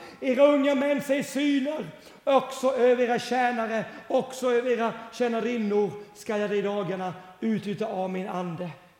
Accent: Sävsjö, Jönköping County, Sweden; also born or lived in United States; flyttade till USA. Gick på high school, kom hem till Sverige.

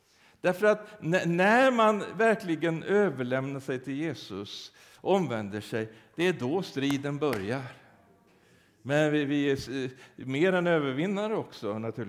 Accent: Sweden; alltså jag är ju svensk själv

